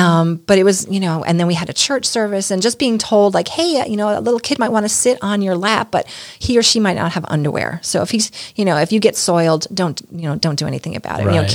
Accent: New York, United States; And, you know, like I said, I'm from New York, right?

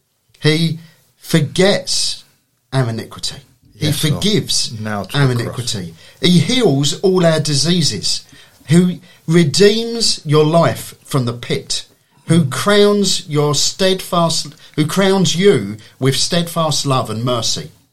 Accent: Sevenoaks, South East England, United Kingdom; I come from Seven Oaks. I drive here every Wednesday morning.

